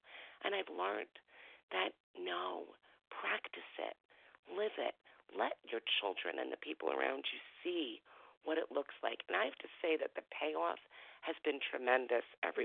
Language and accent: English; New York, United States; Yeah, hi, good morning. … I'm from New York.